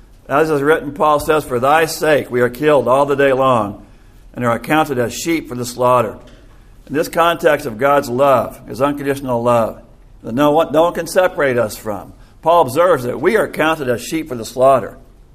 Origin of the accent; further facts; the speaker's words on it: Iowa, United States; I grew up in Iowa back in the 1960s and 70s